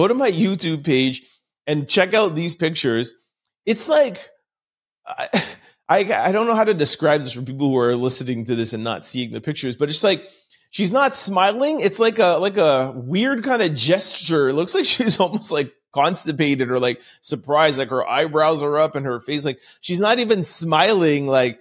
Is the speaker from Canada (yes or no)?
no; Jamaica; Of course, you guys know by now I'm Jamaican.